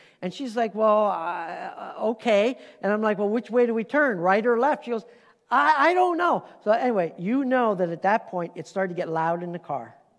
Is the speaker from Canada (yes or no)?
yes; Canada; now in United States; Now we carry dual citizenship, which I'm very proud of to be able to call myself an American as well. But I am a Canadian, as well. And so I kind of have both.